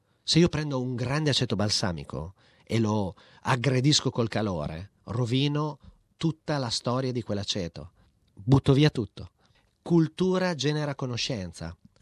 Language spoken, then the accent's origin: Italian; Modena, Emilia-Romagna, Italy; Perché sono emiliano, sono di Modena, sono cresciuto sotto al tavolo di mia mamma e di mia nonna quando tiravano la pasta